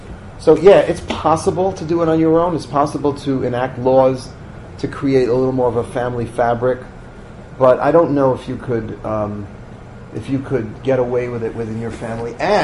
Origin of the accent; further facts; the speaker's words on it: Queens, New York, United States; I used to have to walk 20, 30 minutes to the next neighborhood. I grew up in Queens.